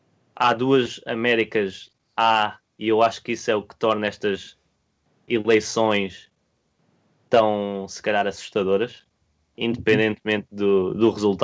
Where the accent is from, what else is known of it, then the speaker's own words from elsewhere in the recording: Portugal; Sim, e sendo português... ajuda-me a estar aqui de certa maneira